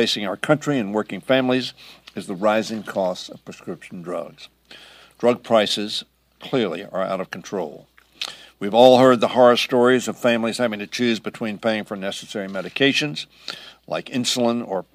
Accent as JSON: {"language": "English", "region": "Maryland", "country": "United States", "said": "In my home state of Maryland"}